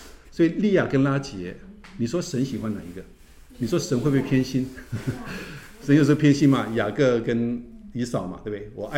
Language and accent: Chinese; China; 我们中国人喜欢眼睛大还喜欢眼睛小？